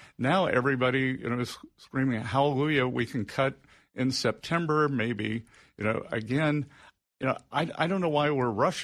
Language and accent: English; Little River, South Carolina, United States; also born or lived in New York / London; I'm from Little River, South Carolina. We have 500 people. Yeah, I luckiest person in the world, moved to New York, lived in London, but I moved back home to South Carolina